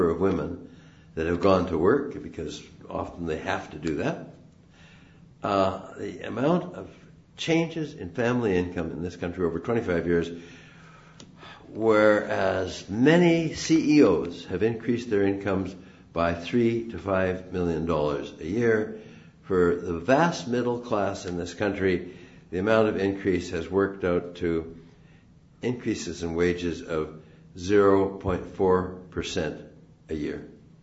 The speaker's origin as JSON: {"language": "English", "country": "Canada", "said": "makes you proud as a Canadian"}